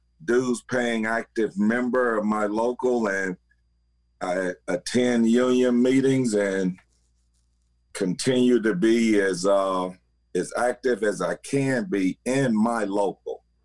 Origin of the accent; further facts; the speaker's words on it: Georgia, United States; also born or lived in Florida; I did about 12 years in Florida Army National Guard prior to moving back to my home state here of Georgia.